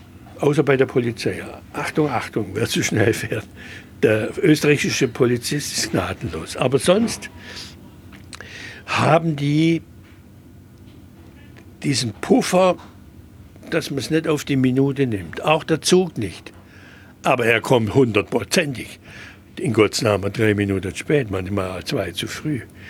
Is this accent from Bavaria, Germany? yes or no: no; Schwäbisch Gmünd, Baden-Württemberg, Germany; ich komme ja aus Schwäbisch Gmünd. Das ist ja in leichtsinnigster Art und Weise katholisch mit der ganzen Festerei.